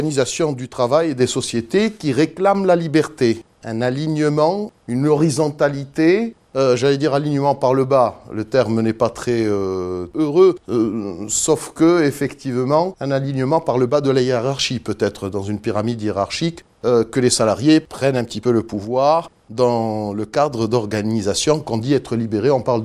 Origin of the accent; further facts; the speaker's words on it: Tunisia; born there; depuis Carthage en Tunisie, mon pays natal